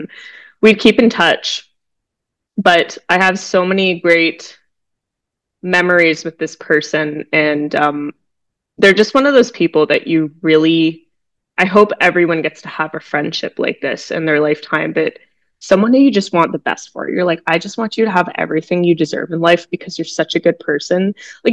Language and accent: English; Canada; I'm just Canadian, that's why I'm apologizing.